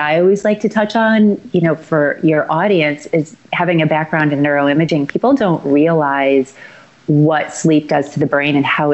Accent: Chicago, Illinois, United States; So born and raised in Chicago, grew up showing horses, thought I was going to be an Olympic athlete.

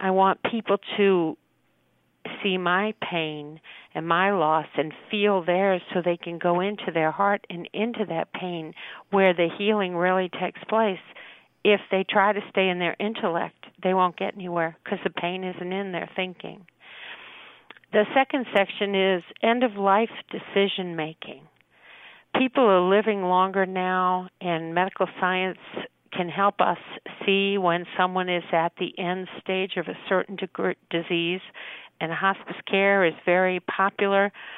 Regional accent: Massachusetts, United States; the woman that planned both my mom and dad's funeral in my hometown in Massachusetts

